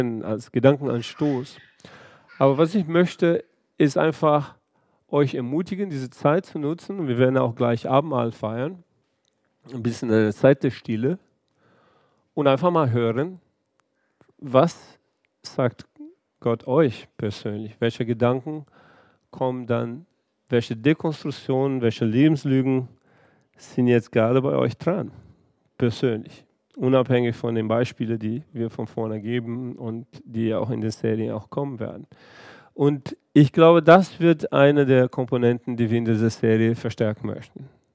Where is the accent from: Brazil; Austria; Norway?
Brazil; German is a second language; now in Germany; weil ich jetzt gerade in Brasilien war, da, wo ich aufgewachsen bin, und da, wo ich meine Verwandte habe, da, wo ich meine Wurzel habe.